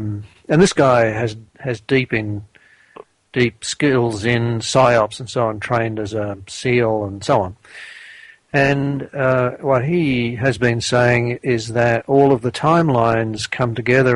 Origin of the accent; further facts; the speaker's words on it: Australia; I come from Australia